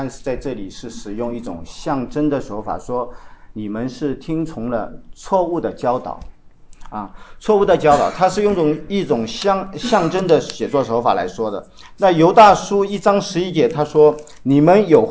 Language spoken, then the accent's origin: Chinese; China; 我们在中国大陆成长起来的，我们在小的时候就有三观的教育啊